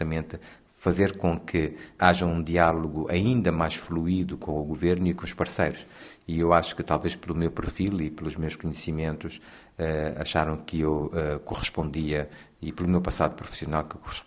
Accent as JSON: {"language": "Portuguese", "town": "Bissau", "country": "Guinea-Bissau", "tie": "born or raised there", "said": "Eu sou natural de Bissau, República da Guiné-Bissau, um dos países africanos de expressão portuguesa."}